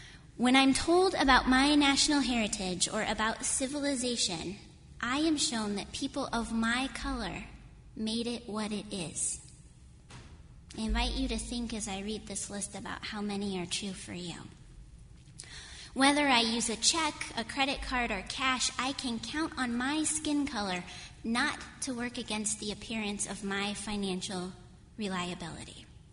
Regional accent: Wyoming, United States; I grew up in Wyoming. My immediate family were not overt racists, and there weren't a lot of black people around. My Lutheran confirmation classes sure taught me some things about Catholics, though.

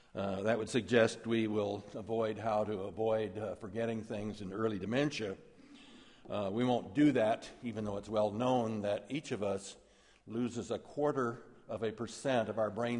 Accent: Great Plains, United States; I was known to tell stories about my life and experiences growing up in the Great Plains.

